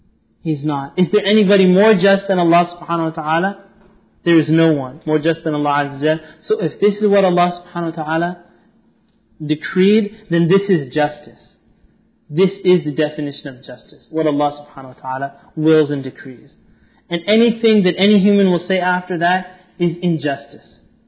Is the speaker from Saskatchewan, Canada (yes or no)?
no; Winnipeg, Manitoba, Canada; I'm from Winnipeg, I won't deny it